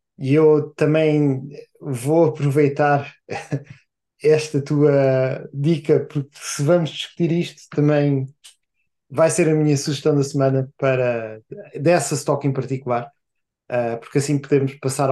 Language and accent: Portuguese; Portugal; especialmente sendo portugueses, estando no fim da Europa